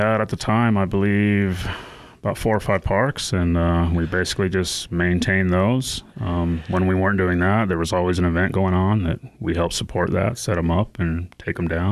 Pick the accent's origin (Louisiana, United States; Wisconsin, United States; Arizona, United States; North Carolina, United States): Arizona, United States; Prescott; I was born and raised in Prescott, Arizona.